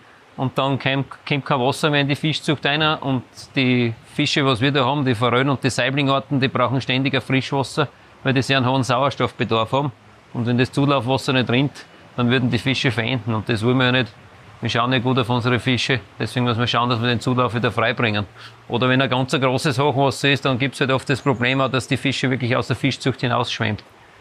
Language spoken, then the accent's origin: German; Rettenegg, Styria, Austria; Ich bin ein gebürtiger Rettenecker.